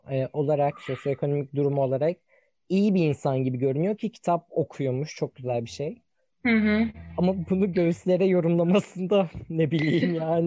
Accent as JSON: {"language": "Turkish", "region": "Sivas", "country": "Turkey", "said": "Ben Sivaslıyım defans mekanizması."}